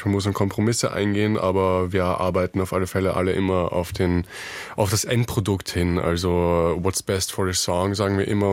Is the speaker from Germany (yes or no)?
no; Vienna, Austria; Ja, wir sind alle aus Wien.